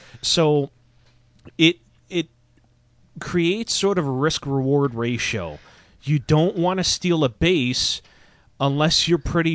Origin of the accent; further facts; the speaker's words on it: Canada; I'm born Canadian, so I'm a hockey guy.